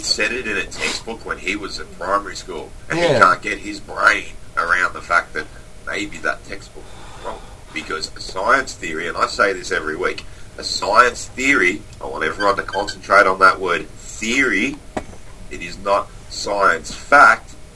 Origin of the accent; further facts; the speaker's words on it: Australia; I'm from Australia.